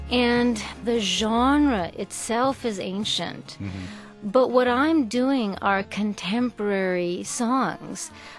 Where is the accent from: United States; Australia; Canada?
Canada; Toronto, Ontario; when I was growing up in Toronto, I didn't think that I could make a living at singing Indian music.